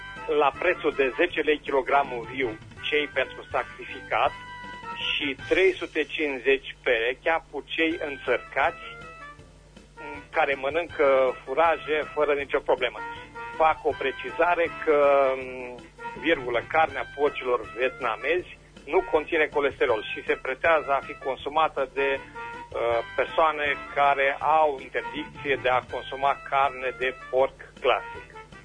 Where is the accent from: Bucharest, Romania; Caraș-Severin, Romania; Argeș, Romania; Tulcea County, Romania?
Caraș-Severin, Romania; Berzovia; din Berzovia